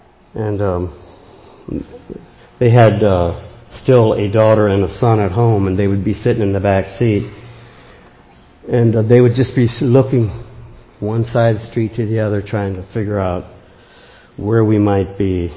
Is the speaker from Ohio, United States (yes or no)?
yes; Hartville, Ohio, United States; born there; also born or lived in Canton; I was from Hartville, Ohio, originally. That's where I was born. That's where Dad was born, too. But we were living in Canton at the time